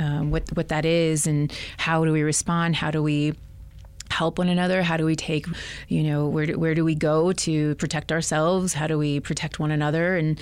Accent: Albuquerque, New Mexico, United States; I'm from Albuquerque and having, you know, lived here and spent a lot of time in nature and also in the urban areas of Albuquerque

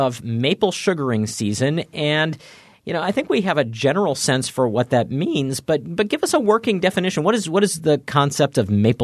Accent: Northeast, United States; I grew up in the Northeast, and I remember the concept of the sugar shack

